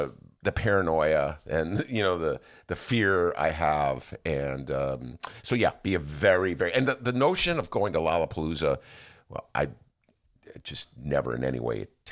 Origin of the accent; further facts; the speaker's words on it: Chicago, Illinois, United States; now in Chicago, United States; I don't like ketchup on a hot dog, but personally, it's not because I'm from Chicago or live in Chicago.